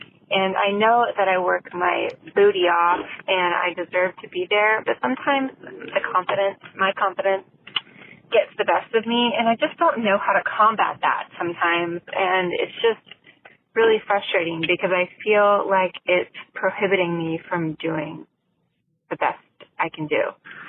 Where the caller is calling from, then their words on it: California, United States; Hi, Kate and Dory. I'm from Southern California, and I just wanted to call and say that I love you guys so much.